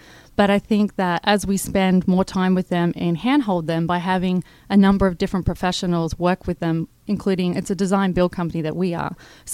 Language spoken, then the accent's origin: English; Australia; now in Atlanta, United States; Well, I'm originally from Australia, and I had previously a background and an extensive career in hospitality, most formerly the Ritz-Carlton Hotel Company, and that's how I landed here in Atlanta.